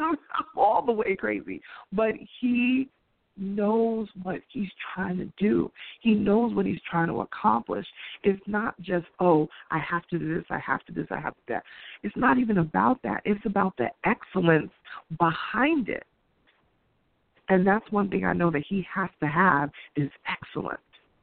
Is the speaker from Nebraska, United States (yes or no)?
no; New York City, New York, United States; he's from my hometown in New York City.